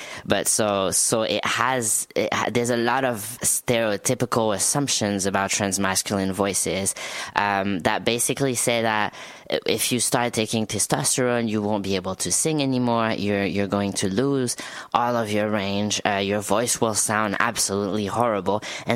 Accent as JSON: {"language": "English", "country": "France", "second_language": "English", "said": "if I say excuse my French, it works because I'm actually from France"}